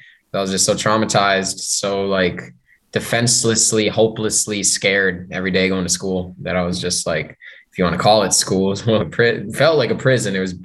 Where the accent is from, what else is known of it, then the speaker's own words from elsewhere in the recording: Plainfield, New Jersey, United States; born there; But I was born in New Jersey, Plainfield, New Jersey.